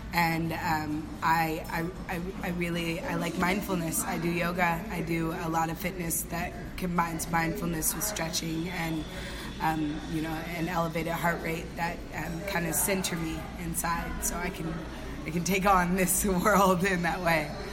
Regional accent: Oakland, California, United States; I grew up in Oakland as a ward of the court. I went through foster homes. I went through group homes.

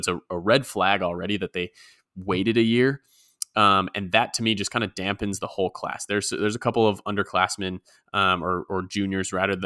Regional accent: Chicago, Illinois, United States; accent: Chicago; And for Najee Harris, it's my Chicago accent, you know.

